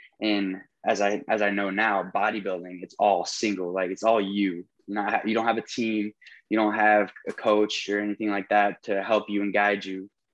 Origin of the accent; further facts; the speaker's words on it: Canton, Illinois, United States; also born or lived in Galesburg; I'm from Illinois, super small town in Illinois. Not very many people know it, but it's called Canton, Illinois. It's close to Peoria, but that's where I was raised. I was born in Galesburg.